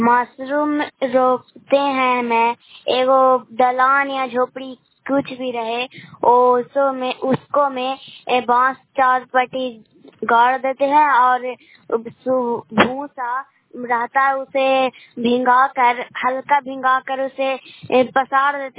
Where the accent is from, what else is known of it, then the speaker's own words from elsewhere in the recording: Nalanda, Bihar, India; मैं नालंदा जिला के रहने वाली हूँ।